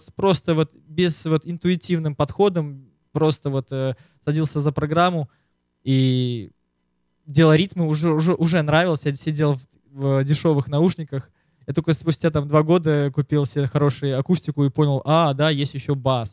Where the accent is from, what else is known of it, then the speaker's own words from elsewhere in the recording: Borisov, Minsk Region, Belarus; now in New York, United States; Мне сейчас 27 лет. Я из Беларуси, город Борисов. Да, то есть такой город был, есть.